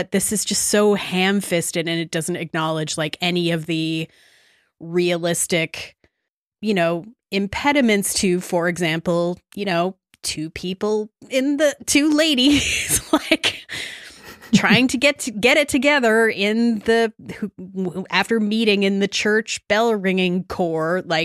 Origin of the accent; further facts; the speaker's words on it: Saskatchewan, Canada; I grew up in Saskatchewan.